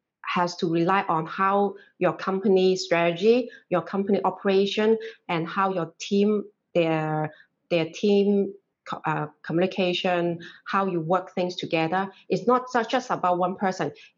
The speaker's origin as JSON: {"language": "English", "country": "Hong Kong", "first_language": "Cantonese", "second_language": "English", "said": "I was kind of stuck just staying in Hong Kong, and during this period, we can't do anything. And my native language is Cantonese"}